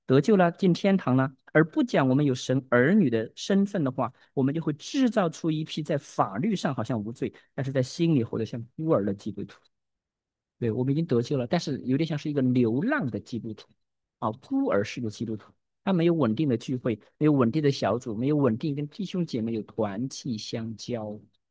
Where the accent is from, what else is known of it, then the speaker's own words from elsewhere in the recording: Sichuan, China; accent: Sichuanese; 我们四川话叫哪里黑哪里歇